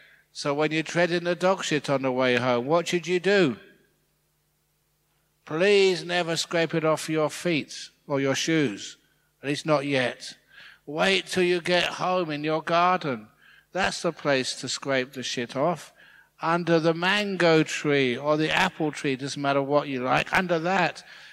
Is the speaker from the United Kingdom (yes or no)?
yes; England, United Kingdom; I'm English. That's where I was born.